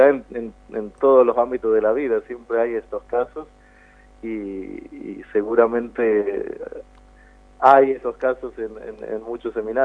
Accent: Buenos Aires Province, Argentina; born there; now in Villa Mercedes, Argentina; Sí, yo nací en provincia de Buenos Aires. Uh-huh. Y aquí en Villa Mercedes estoy hace 3 años.

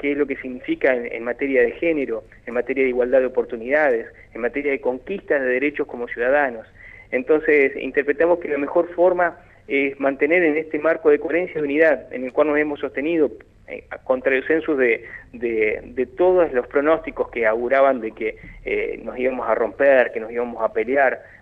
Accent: Argentina; estamos padeciendo como argentinos en la totalidad.

